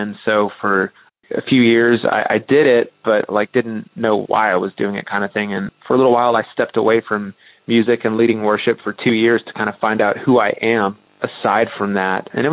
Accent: South Carolina, United States; born there; So I was born in South Carolina.

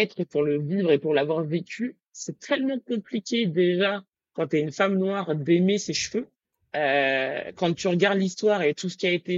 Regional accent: Île-de-France, France; si je prends la région parisienne, parce que moi, c'est là où j'ai grandi et c'est ce que je connais

